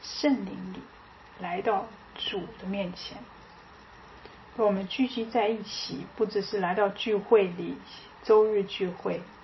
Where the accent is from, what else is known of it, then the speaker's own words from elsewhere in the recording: Germany; Chinese is a second language; 我们德国人是每天用多少的时间去吃饭